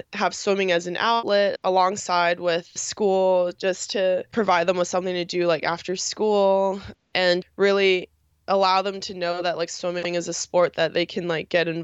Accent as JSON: {"language": "English", "region": "New York", "country": "United States", "tie": "born or raised there", "said": "I was lucky enough to have been born and raised in New York, and like my club team, Asphalt Green, has always been pretty diverse."}